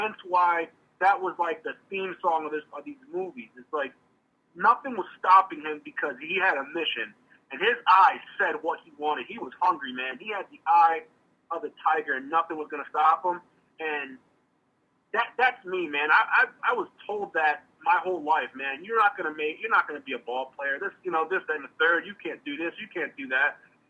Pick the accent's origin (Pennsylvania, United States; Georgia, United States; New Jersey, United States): New Jersey, United States; Middlesex; I started out growing up in Middlesex, New Jersey.